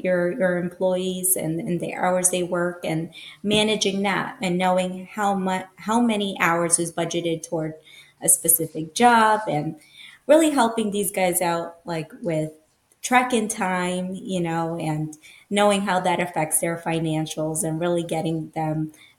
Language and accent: English; Ecuador; now in Long Island, United States; I'm Hispanic. I'm from Ecuador.